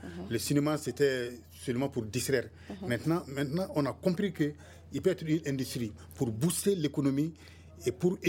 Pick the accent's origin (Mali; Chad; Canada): Mali; beaucoup d'universités chez nous au Mali.